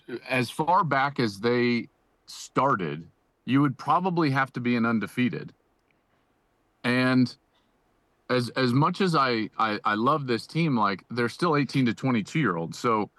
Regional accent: Denver, Colorado, United States; I grew up in Denver, so like this is the type of climate that I'm used to and enjoy.

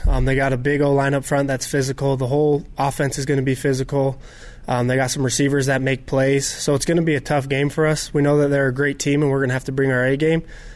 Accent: Kearns, Utah, United States; Like you said, growing up in Kearns, I've always watched the rivalry year in, year out

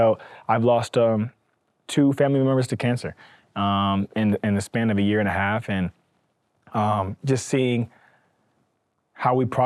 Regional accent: Houston, Texas, United States; now in Utah, United States; Like growing up in Houston, I wasn't like the Black kid, I was the Mormon kid. And then coming to Utah, I was no longer the Mormon kid, I was the Black kid.

